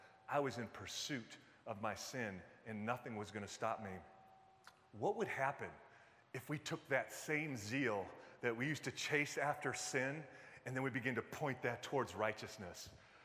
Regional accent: Detroit, Michigan, United States; accent: Northeastern; I'm from the Midwest, Detroit, but by God's grace, I got rid of that awful Midwest accent. And now I got the cool Northeastern accent

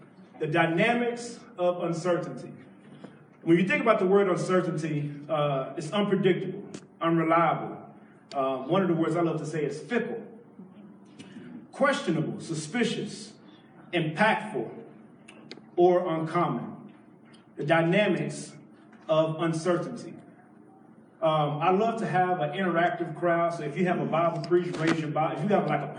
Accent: Mahia, Texas, United States; I'm from Mahia, Texas. I'm Pentecostal by nature.

